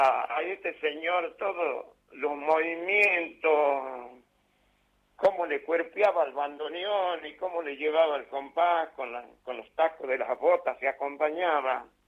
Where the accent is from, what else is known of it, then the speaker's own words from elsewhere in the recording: Fortín Dragones, Salta, Argentina; había tenido unos amigos en mi pueblo, en Fortín Dragones, que está dentro de la provincia de Salta, al norte de la capital salteña.